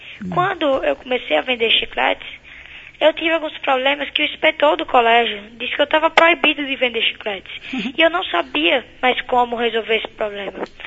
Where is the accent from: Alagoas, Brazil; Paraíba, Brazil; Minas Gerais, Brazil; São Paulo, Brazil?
Alagoas, Brazil; Sururu Valley, que é o Vale do Silício Alagoano, de onde eu vim.